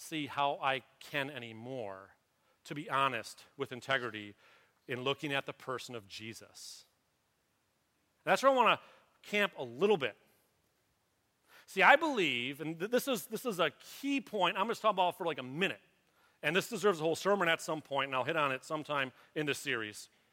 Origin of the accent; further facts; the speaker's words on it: Michigan, United States; I was born and raised in the Catholic Church, grew up here on the east side, made my confirmation, and everything, St. Ronald's Church on 15 Mile by Garfield.